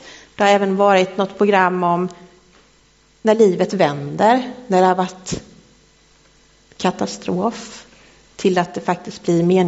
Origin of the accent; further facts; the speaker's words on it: Gnosjö, Jönköping County, Sweden; Jag är uppväxt i Marås utanför Gnosjö. Och där har jag även min mamma och pappa. Min bror.